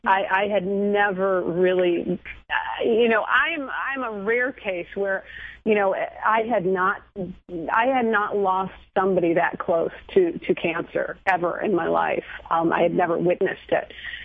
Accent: Michigan, United States; I grew up in Michigan, in Southeast Michigan. You know, that's where my friend Eileen and I, we rode our bikes all over that area and, as kids.

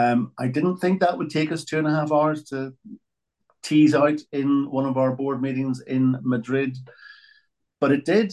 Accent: Belfast, Northern Ireland, United Kingdom; because I'm from Belfast in the north of Ireland or Northern Ireland or the six counties or whatever designation one might give it.

